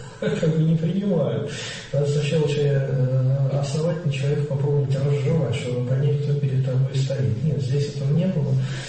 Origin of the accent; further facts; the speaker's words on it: Moscow, Russia; я сам коренной москвич